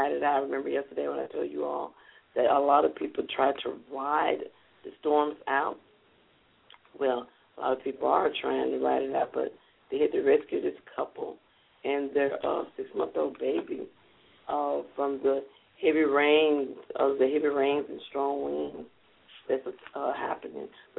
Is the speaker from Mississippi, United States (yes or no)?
yes; Jackson, Mississippi, United States; 43 years I've born and raised in Jackson, spent a part time in Dallas.